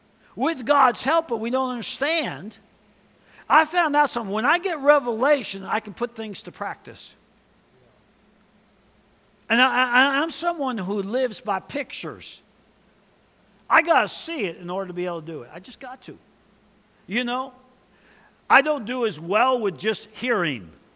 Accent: New York City, New York, United States; But I grew up in New York City.

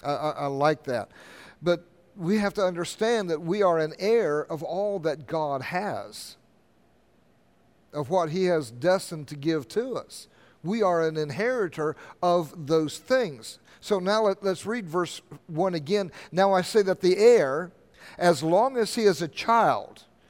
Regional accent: Ohio, United States; I think it's Potato Ridge Road where we grew up in Ohio.

